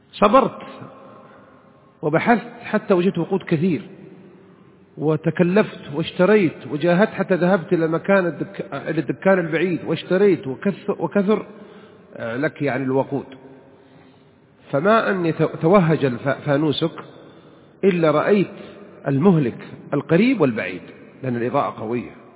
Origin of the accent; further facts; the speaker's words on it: Saudi Arabia; قبل 80-90 سنة ما كان عندنا في المملكة العربية السعودية مصابيح، كان عندنا الفوانيس